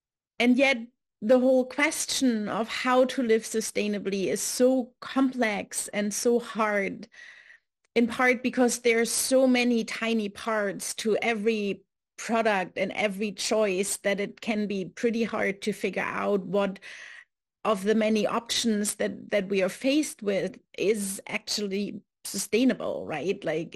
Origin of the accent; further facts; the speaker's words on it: Berlin, Germany; Hi everyone … I'm from Berlin, Germany